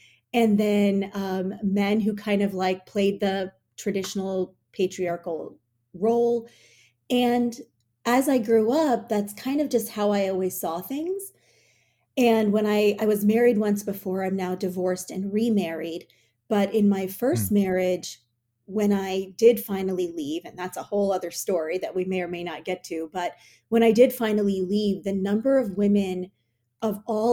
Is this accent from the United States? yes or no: yes; Maryland, United States; also born or lived in New York; I was born in New York and I grew up in Maryland. So I, had immigrant parents from India, and my mom grew up in the States too.